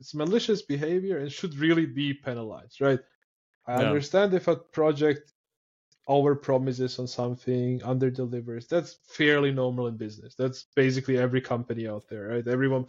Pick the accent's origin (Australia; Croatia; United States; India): Croatia; English is a second language; let's say Croatia, like we are a super small country, I'm basically from Croatia living here.